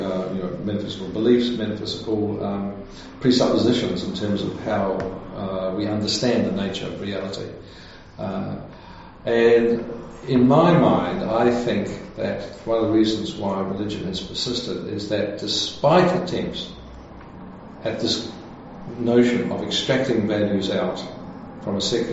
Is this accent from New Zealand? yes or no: yes; New Zealand; when I grew up in New Zealand, where about 80% of the country would have identified as Christian in the 1950s, where you didn't have the presence of other world religions.